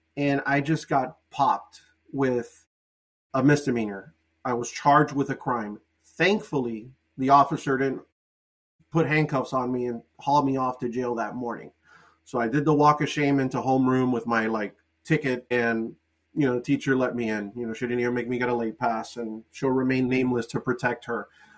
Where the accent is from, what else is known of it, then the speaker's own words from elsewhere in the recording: Miami, Florida, United States; born there; I was born in Miami, first generation American, Cuban immigrant family.